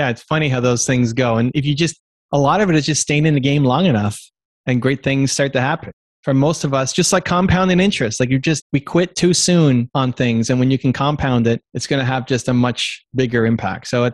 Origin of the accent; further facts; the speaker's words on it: Canada; I'm Canadian